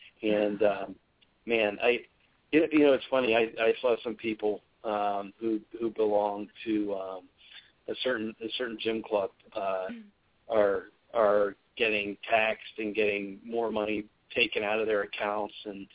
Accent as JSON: {"language": "English", "region": "Pennsylvania", "country": "United States", "said": "I'm from Pennsylvania. 6 inches of snow, I can drive in that, not a problem."}